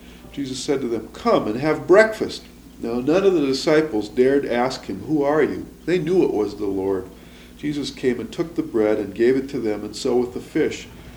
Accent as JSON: {"language": "English", "region": "Wisconsin", "country": "United States", "tie": "born or raised there", "said": "When I was growing up in North Wisconsin, I had always dreamed of having an opportunity to try out my fly fishing skills on the rivers of Montana and the Pacific Northwest."}